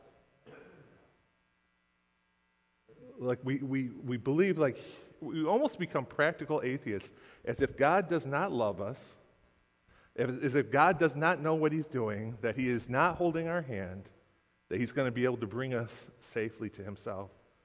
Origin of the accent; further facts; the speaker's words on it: Detroit, Michigan, United States; I'm a city boy, born and raised in Southwest Detroit.